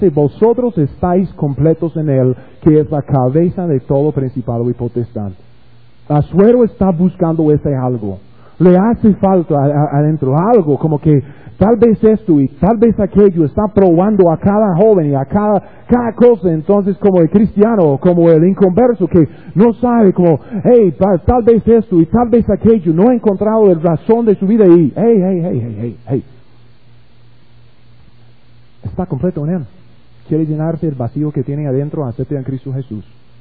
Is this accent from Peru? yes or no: no; United States; Spanish is a second language; Yo sé, yo soy gringo, a veces no entiendo bien el español.